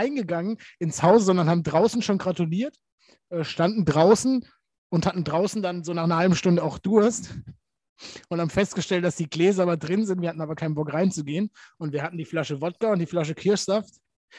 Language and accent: German; Baden-Württemberg, Germany; wir sind ja Schwabe